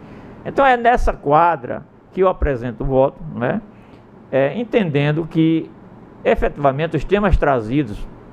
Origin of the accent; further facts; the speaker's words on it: Paraíba, Brazil; lá da minha terra, no interior da Paraíba